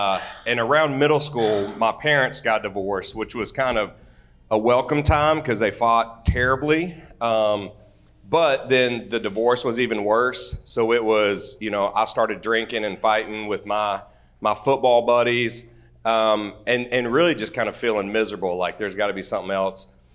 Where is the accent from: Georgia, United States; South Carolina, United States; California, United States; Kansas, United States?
Georgia, United States; I grew up in North Forsyth County on about a 200-acre horse farm.